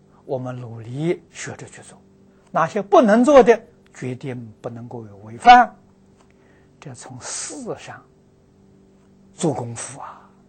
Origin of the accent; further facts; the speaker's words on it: China; 我们中国人讲风水好，